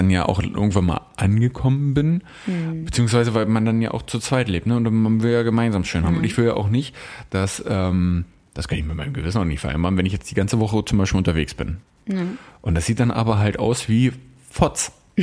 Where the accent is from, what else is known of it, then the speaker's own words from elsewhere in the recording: Berlin area, Germany; ich komme aus dem Berliner Raum